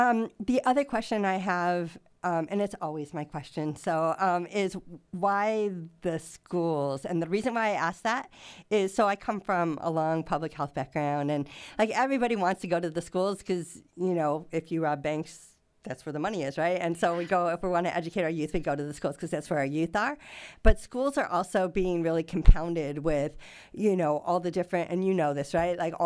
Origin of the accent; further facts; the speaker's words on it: California, United States; so I am from South Orange County